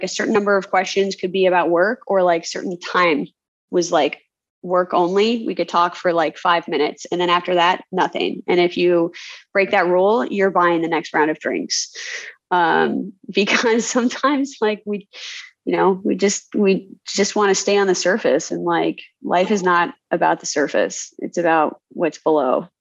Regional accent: Portland, Oregon, United States; I'm also from Portland, Oregon, and like tattoos are just like very much like a cultural thing in the Pacific Northwest.

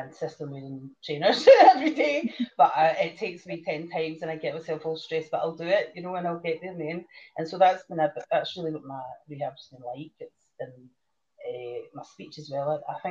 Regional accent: Glasgow, Scotland, United Kingdom; I'm from Glasgow, went to school in Glasgow, lived in Glasgow, worked in Glasgow my whole life

